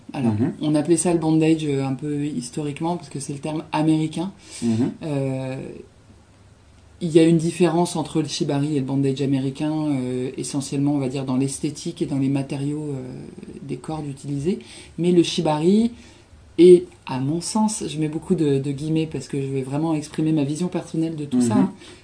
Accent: Normandy, France; born there; Et je suis née en Normandie et j'habite en Savoie.

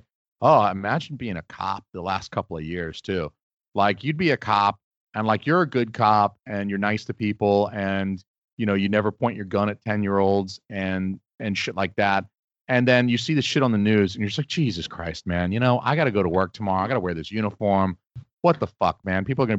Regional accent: Atlanta, Georgia, United States; I lived in the South. I lived in Georgia. I'm from Atlanta.

